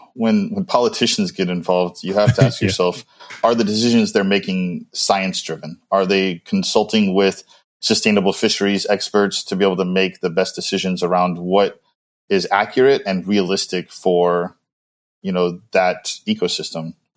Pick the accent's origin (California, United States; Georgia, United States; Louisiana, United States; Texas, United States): Louisiana, United States; New Orleans; born there; also born or lived in Greece; I'm second generation born here in America. I was born in New Orleans and moved around a lot. I moved, my mom met a Greek guy, so my stepdad is Greek, and we moved to Greece for a little bit